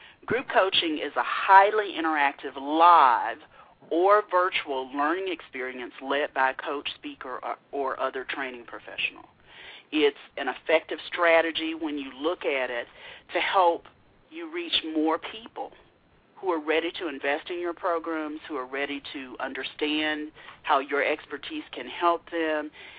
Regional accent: Macon, Georgia, United States; also born or lived in Atlanta / Texas; Originally, I'm from Macon, Georgia.

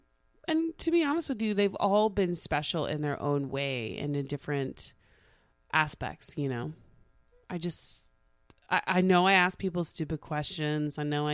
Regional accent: Tulsa, Oklahoma, United States; Then I got hired by Channel 2 in Tulsa, my hometown, as a freelance entertainment reporter KJRH.

